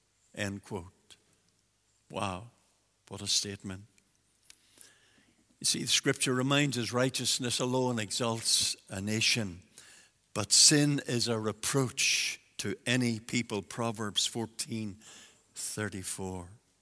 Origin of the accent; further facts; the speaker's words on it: Milford, Northern Ireland, United Kingdom; I was brought up in Milford, the little village of Milford outside Armagh. Then we eventually moved into Armagh City, and we were members of the Baptist church there on the Mall in those days in Armagh.